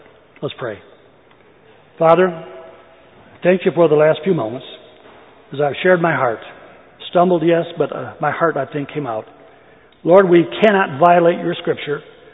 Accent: Michigan, United States; Michigan, my home state

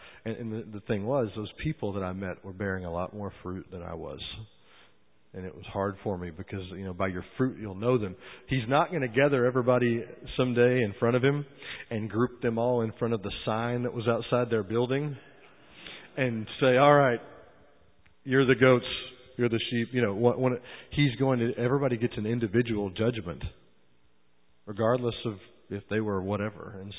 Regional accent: Southern United States, United States; I grew up in the South. We're all Christians in the South.

